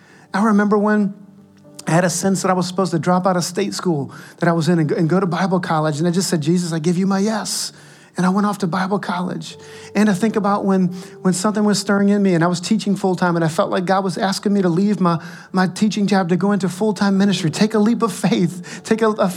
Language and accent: English; Louisiana, United States; And they don't have crawfish up there, but I'm going to go. I grew up in Louisiana.